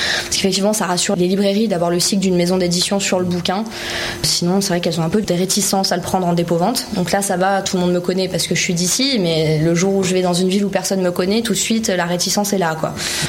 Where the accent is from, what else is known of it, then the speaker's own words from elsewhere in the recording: Digne-les-Bains, Provence-Alpes-Côte d'Azur, France; moved away as an adult; also born or lived in Sisteron; Je suis née à Digne-les-Bains, j'ai fait mes études là-bas jusqu'en première. En première, je suis venue à Sisteron.